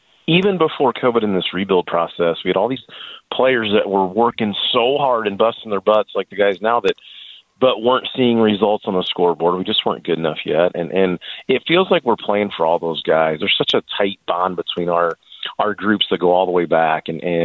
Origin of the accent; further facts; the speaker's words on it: Midwest, United States; I followed small college football my whole life and growing up in the Midwest